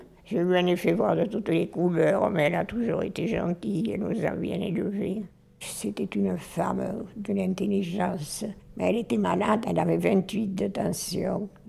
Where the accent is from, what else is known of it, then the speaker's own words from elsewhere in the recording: Tournemire-Roquefort, Occitanie, France; born there; Je suis née à Tournemire-Roquefort, dans l'Aveyron.